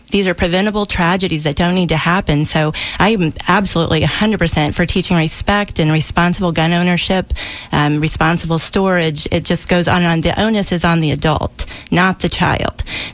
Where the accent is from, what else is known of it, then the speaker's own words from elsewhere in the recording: Indiana, United States; I grew up in Indiana, and we had, believe it or not, gun safety education in the sixth grade. It was required for everyone. It's a very much a hunting area, Indiana, as I grew up in a hunting home.